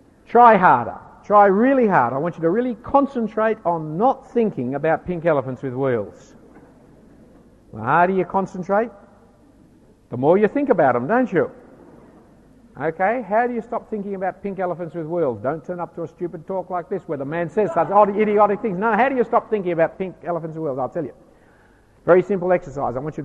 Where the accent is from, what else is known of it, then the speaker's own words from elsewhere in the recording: Australia; you will scream as an Australian. Australians don't know how to be polite and pleasant about anything.